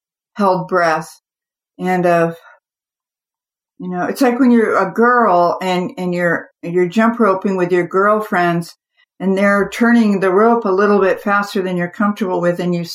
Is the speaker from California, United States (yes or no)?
yes; California, United States; And, you know, my skin, I grew up in the California sun.